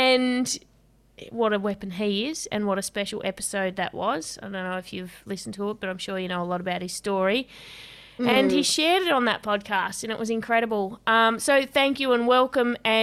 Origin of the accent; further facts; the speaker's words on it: Australia; accent: Australian; getting his dose of my Aussie accent.